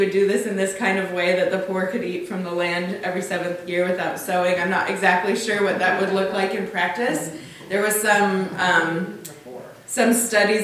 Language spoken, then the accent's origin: English; Tacoma, Washington, United States; I use she, her pronouns. I come from Tacoma, Washington